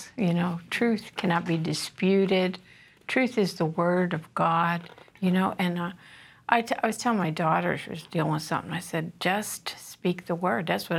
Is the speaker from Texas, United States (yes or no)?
no; California, United States; You know, we came from California, so we experienced some horrible.